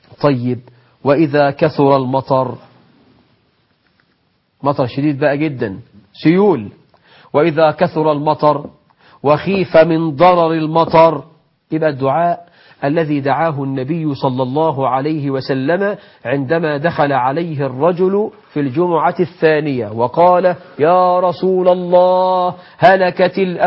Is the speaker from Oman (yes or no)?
no; Egypt; بلدنا مصر